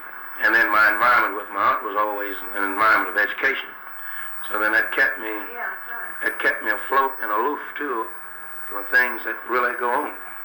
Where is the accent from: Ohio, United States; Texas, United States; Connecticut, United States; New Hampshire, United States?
Texas, United States; Dallas; that neighborhood in East Dallas, right over by Fair Park, Haskell Avenue, you know, I grew up on Avenue, you know, in that area around there.